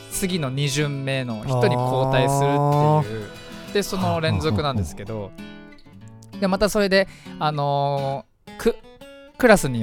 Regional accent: Fujisawa, Kanagawa, Japan

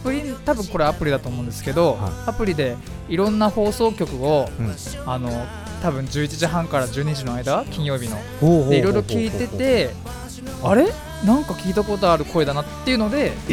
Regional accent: Fujisawa, Kanagawa, Japan; 藤沢出身の俳優タレントとして活動する私

